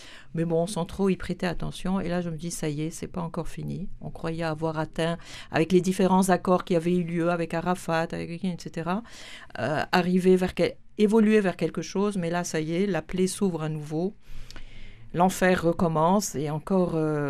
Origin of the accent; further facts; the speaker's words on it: Lebanon; je suis libanaise d'origine. Mes parents ont été en Égypte quand il y a eu, en 48, l'installation d'Israël en Palestine.